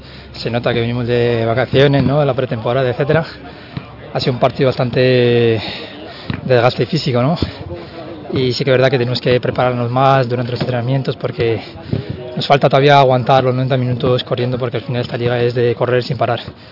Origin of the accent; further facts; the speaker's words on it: Rivas-Vaciamadrid, Community of Madrid, Spain; alguno de ellos les conozco porque como soy de Rivas tal, y entonces no he tenido esa complicación de adaptarme